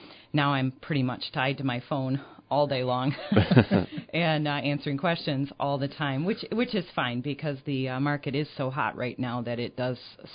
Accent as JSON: {"language": "English", "town": "Jenison", "region": "Michigan", "country": "United States", "tie": "born or raised there", "said": "but I grew up in the Jenison area, so I actually do quite a bit in the Hudsonville, Jenison area also."}